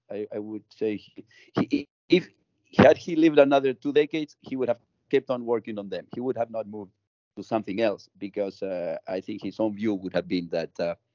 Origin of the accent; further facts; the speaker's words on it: Tucumán, Argentina; So I managed to invite him to come to my hometown because there was a big conference. My hometown is where independence was declared in Argentina in 1816.